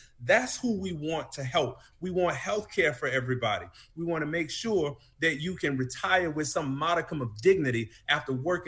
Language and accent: English; Florida, United States; We've seen it in my home state of Florida